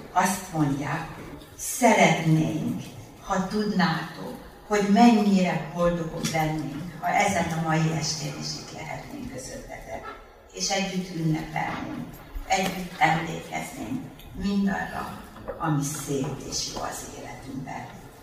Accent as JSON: {"language": "Hungarian", "country": "Hungary", "moved": "yes", "lives_now": "Sydney, Australia", "said": "én igazán magyar vagyok, még akkor is, hogyha ausztrálok között élek, mert én Sydneynek olyan területén élek, ahol abszolút magyarok nincsenek, csak ausztrálok. És én magamban vagyok magyar, és a gyerekeim, akikkel igazán nap mint nap magyarul beszélek."}